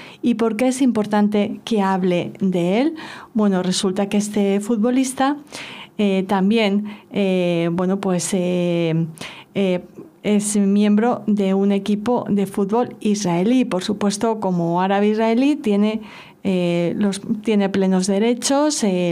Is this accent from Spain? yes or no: yes; Barcelona, Catalonia, Spain; me preguntaron como periodista barcelonés y quizá también como guardiolista